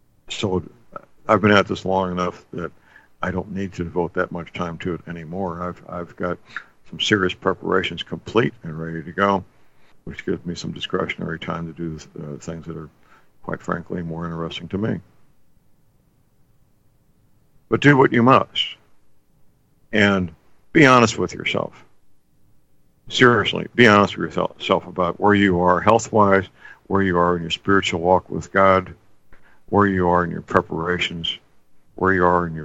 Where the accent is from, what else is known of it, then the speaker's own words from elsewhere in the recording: St. Louis, Missouri, United States; They're my hometown, St. Louis, very well-trained young men and women who do a great job taking orders.